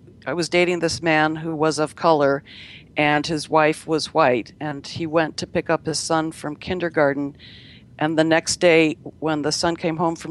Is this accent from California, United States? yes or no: yes; San Fernando Valley, California, United States; It was the last bastion of white-collar white folks in the San Fernando Va